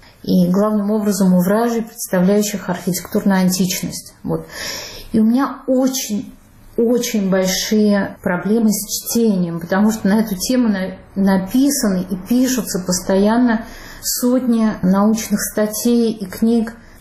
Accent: Russia; moved away as an adult; now in France; И я уехала из России, мне было 26 лет, я была девочка, по нынешним стандартам, молодая женщина, прошло больше 20 лет.

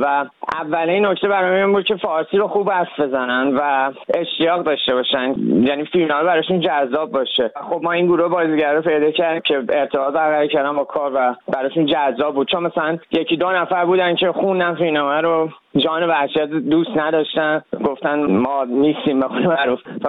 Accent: Iran; من چون 18 روزه تو ایران زندگی کردم، بزرگ شدم

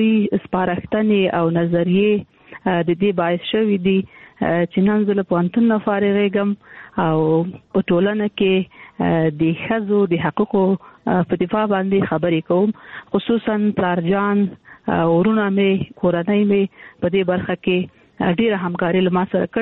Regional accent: Kandahar, Afghanistan; also born or lived in Kabul; زه د کندهار یم د کندهار د نړۍ انالیسې کې مې زده کړې وکړې او کابل پوهنتون ته ولاړم

